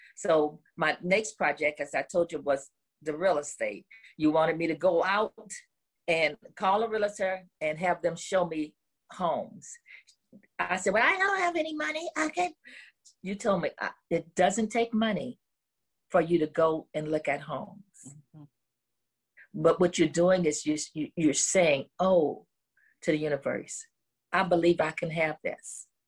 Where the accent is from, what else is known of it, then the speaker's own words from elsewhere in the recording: New Orleans, Louisiana, United States; And that I'm from New Orleans, you know, wow, look at God.